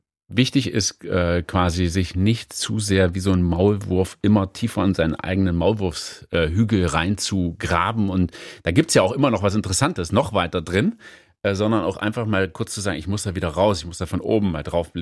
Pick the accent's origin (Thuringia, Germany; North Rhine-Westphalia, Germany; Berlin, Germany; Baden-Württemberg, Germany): Thuringia, Germany; born there; Ich komme gebürtig aus Thüringen.